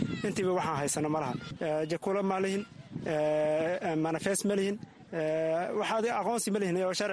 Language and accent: Somali; Bu'aale, Middle Juba, Somalia; moved away; waxaan soo qahay, waxaan ka imaaday soomaaliya bu-aale, waxaan imaaday bisha sagaalaad tan kale.